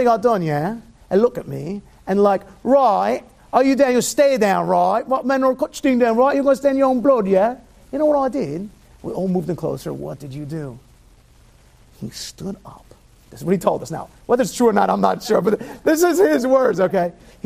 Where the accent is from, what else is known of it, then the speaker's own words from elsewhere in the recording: New York, United States; also born or lived in Israel; there's a reason why most New Yorkers are terrible at learning a second language. I'm from New York, so I can tell you. I lived in Israel for 13 years. My Hebrew is still terrible.